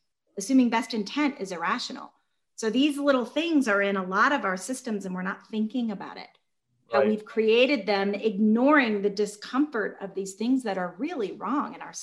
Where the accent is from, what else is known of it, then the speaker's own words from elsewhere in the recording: Georgia, United States; I was raised in Georgia by civil rights workers.